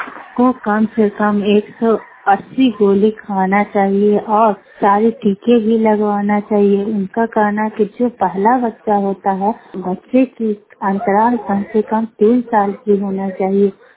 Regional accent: Bihar, India; मैं राधा समूह की सदस्य हूँ। मैं नालंदा जिला की रहने वाली हूँ, हरनौत ब्लॉक से।

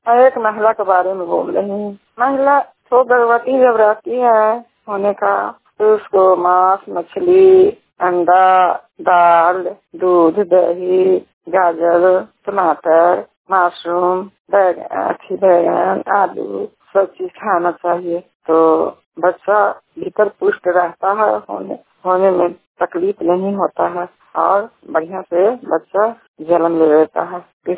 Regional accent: Chhotki Ghar, Bihar, India; छोटकी घर के रहने वाले हैं, थाना हिलसा है, जिला नालंदा के निवासी हूँ।

